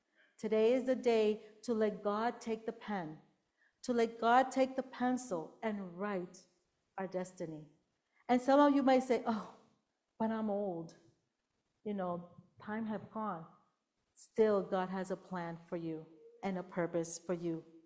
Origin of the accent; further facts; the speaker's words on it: Puerto Rico; when I grew up in Puerto Rico